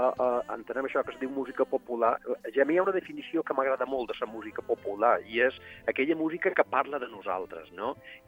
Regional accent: Bunyola, Balearic Islands, Spain; jo tenia 12 anys, i aleshores, en el meu poble, aquí a Bunyola

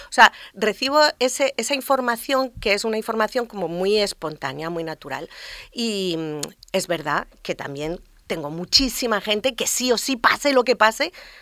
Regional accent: Girona, Catalonia, Spain; born there; moved away as an adult; now in Formentera, Spain; llevo aquí hace 40 años, entonces tengo 60 ahora. Llegué con 20, yo nací en Girona, vivo entre Madrid, ahora entre Madrid, Formentera e Ibiza.

